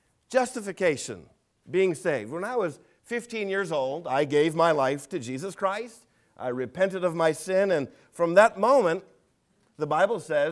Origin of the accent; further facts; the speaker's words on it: Boston, Massachusetts, United States; Growing up in Boston, we had a neighbor and member of our church named Walker Hancock.